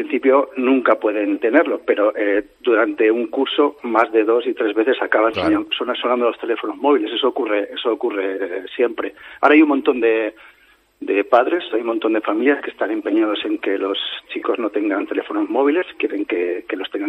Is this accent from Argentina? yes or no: no; Arnedo, La Rioja, Spain; Yo trabajé siempre en Navarra. Soy riojano, de Arnedo, pero he trabajado siempre en institutos navarros.